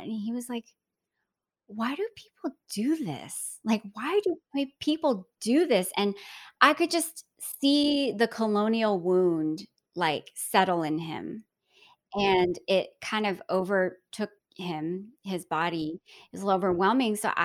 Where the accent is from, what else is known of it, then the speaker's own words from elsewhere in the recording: Atlanta, Georgia, United States; the Southeast area, which is where I grew up. I grew up in Atlanta.